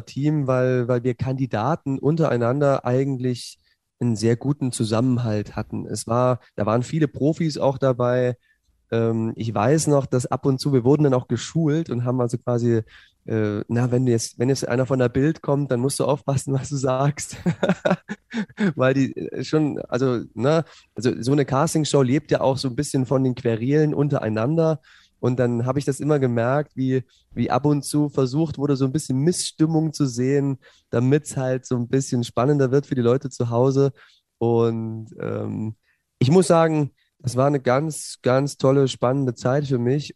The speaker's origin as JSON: {"language": "German", "town": "Zwickau", "region": "Saxony", "country": "Germany", "tie": "born or raised there", "said": "in Zwickau in Sachsen, wo ich aufgewachsen bin."}